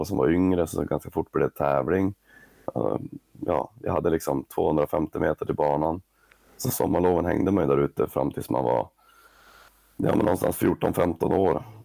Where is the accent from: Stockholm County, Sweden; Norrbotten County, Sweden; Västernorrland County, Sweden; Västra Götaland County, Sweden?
Norrbotten County, Sweden; Bergsbyn; Vi är uppvuxna ute i Bergsbyn båda två.